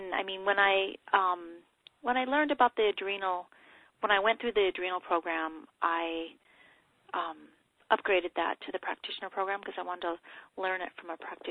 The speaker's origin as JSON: {"language": "English", "region": "North Dakota", "country": "United States", "said": "I'm from North Dakota."}